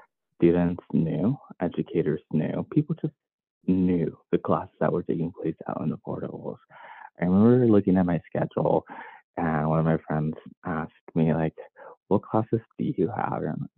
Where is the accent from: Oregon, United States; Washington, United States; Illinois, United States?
Washington, United States; I grew up in Washington State in a community with a huge migrant population, a lot of families working in the fields, and Spanish and other languages were very, very common.